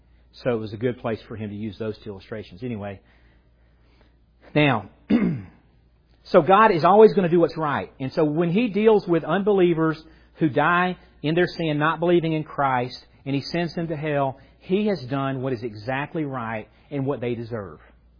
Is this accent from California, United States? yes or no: no; Atlanta, Georgia, United States; I'm 27 years old, and I grew up in Atlanta area.